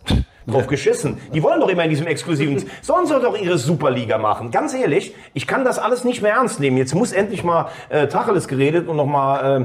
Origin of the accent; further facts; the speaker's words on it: Rhineland-Palatinate, Germany; Main oder Andernach, da wo ich herkomme.